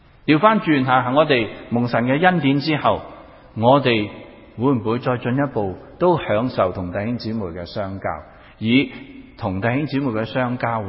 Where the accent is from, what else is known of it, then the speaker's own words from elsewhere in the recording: Hong Kong; 这个心态是我初初由香港移民过来的时候的心态。我在香港的时候住了太多年的高层大厦了。